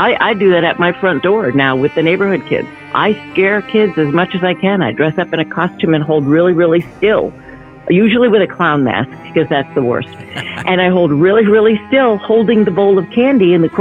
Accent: Massachusetts, United States; I grew up in Massachusetts, and in the fall, we always had lots of apples.

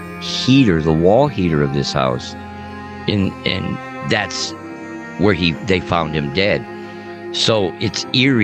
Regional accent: Montebello, California, United States; The first one was the house I grew up with in Southside Montebello.

